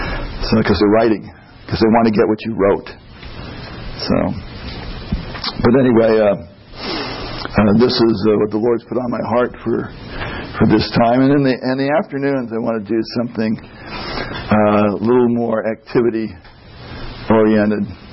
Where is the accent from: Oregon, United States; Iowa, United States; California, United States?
California, United States; So, I'm originally from California.